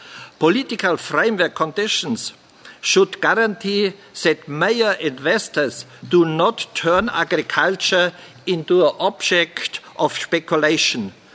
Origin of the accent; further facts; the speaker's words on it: Germany; In my home country, Germany, for example, the public had the chance to visit farms during several open days.